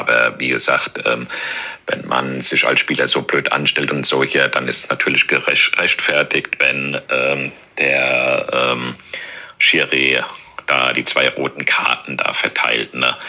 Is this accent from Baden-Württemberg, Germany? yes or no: no; Hesse, Germany; now in Berlin, Germany; 46 Jahre, wohne in Berlin, bin seit 1994 Eintracht Frankfurt-Fan, bin gebürtiger Hesse aus der Ecke Frankfurt am Main